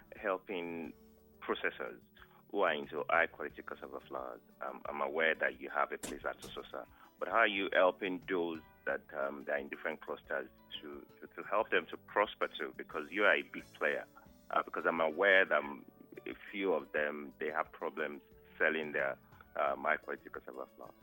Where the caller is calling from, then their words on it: Lagos, Nigeria; I'm calling from Lagos. I'm a farmer.